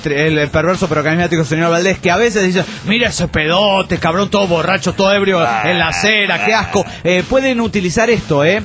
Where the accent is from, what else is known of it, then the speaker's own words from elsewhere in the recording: Villahermosa, Tabasco, Mexico; de Villahermosa, Tabasco, México.